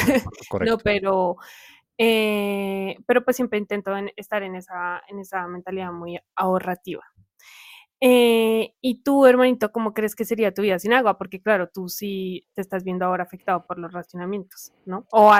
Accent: Bogotá, Colombia; en Bogotá, yo soy de Bogotá y vivo en toda mi familia

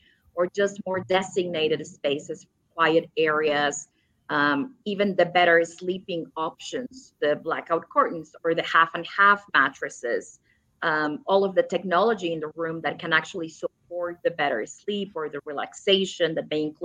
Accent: Los Angeles, California, United States; Well, right now I'm in Mexico City, but yes, I'm normally from California.

